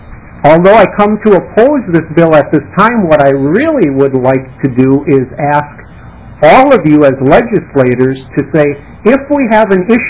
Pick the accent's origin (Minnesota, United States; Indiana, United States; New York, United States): Minnesota, United States; North St. Paul; I'm a teacher of 30 years in the state of Minnesota. I'm from North St. Paul Maplewood Oakdale.